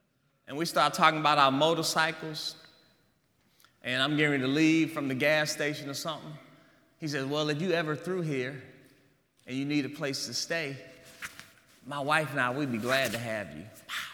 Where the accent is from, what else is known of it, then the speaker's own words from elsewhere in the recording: Maryland, United States; when I grew up in Washington, D.C., in the Maryland suburbs, you know, black is black and white is white